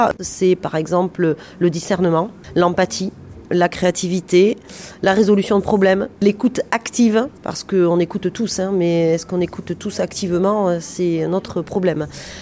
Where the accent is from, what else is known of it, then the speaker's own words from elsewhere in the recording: Mont-de-Marsan, Nouvelle-Aquitaine, France; moved away as an adult; quand je suis partie de Mont-de-Marsan à 18 ans, c'est pour partir faire mes études.